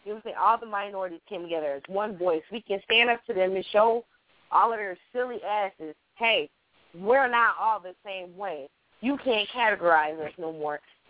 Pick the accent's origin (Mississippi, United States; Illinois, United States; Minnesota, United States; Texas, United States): Illinois, United States; Chicago; born there; Shit, I was born in Chicago. What the hell are you talking about?